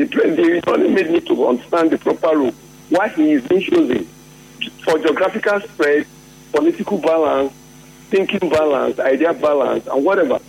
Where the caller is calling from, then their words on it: Port Harcourt, Rivers, Nigeria; I'm calling from Port Harcourt.